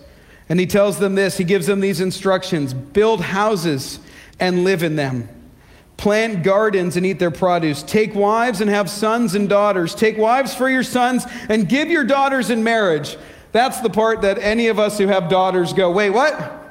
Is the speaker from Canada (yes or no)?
yes; Canada; moved away; also born or lived in Australia; I didn't grow up on the beach. I grew up in Canada.